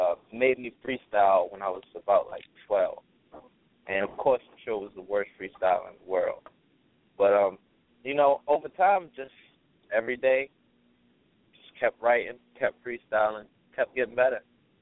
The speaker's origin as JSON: {"language": "English", "town": "Baltimore", "region": "Maryland", "country": "United States", "said": "Well, I'm originally from Baltimore. I am a truck driver, so I'm everywhere now, but, I mean, I still stay home, so Baltimore is still where I'm from."}